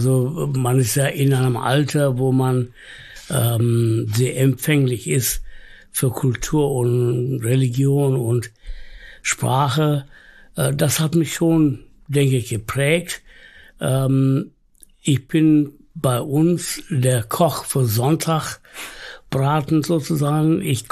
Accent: Hamburg, Germany; Ich bin in Alster groß geworden.

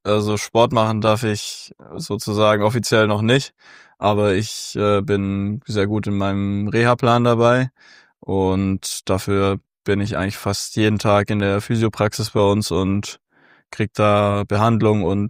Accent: Augsburg, Bavaria, Germany; Also ich habe angefangen beim TV Augsburg, wo ich herkomme.

